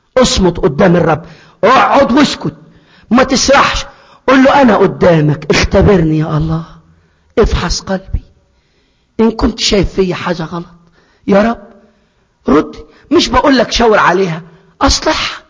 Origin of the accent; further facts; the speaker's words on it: Egypt; زي ما تعودت كمصري